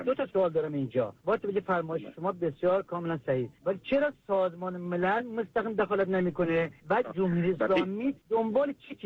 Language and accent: Persian; Iran; من ایرانیم الان دارم اعلام میکنم